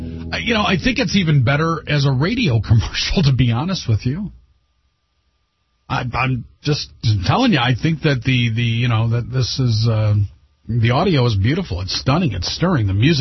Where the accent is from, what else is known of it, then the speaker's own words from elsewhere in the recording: Detroit, Michigan, United States; not just because I'm from Detroit and you're from Detroit and we're in Detroit.